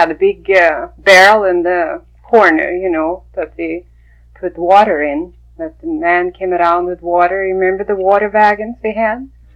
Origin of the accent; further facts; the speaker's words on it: Norway; English is a second language; now in Fairbanks, United States; Well, when I came from Norway, and I came to Fairbanks, I didn't even speak a word of English.